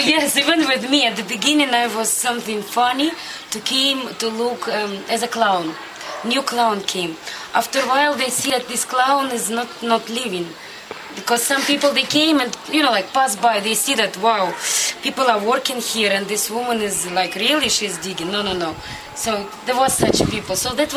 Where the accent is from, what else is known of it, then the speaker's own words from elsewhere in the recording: Siberia, Russia; born there; English is a second language; now in Moscow, Russia; I'm from Russia. I born in Siberia. Last 10 years I live in Moscow.